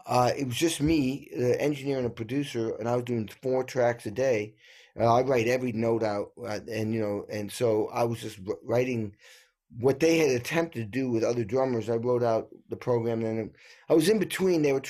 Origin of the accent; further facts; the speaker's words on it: New England, United States; I grew up in New England and like an old dairy farm, and there was nothing to watch on TV.